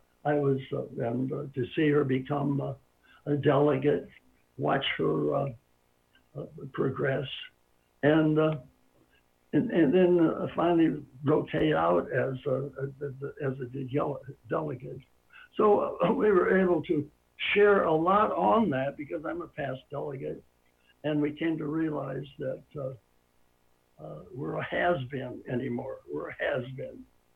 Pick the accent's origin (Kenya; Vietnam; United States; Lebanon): United States; Sun City, California; I'm from Sun City, California, southern part of California.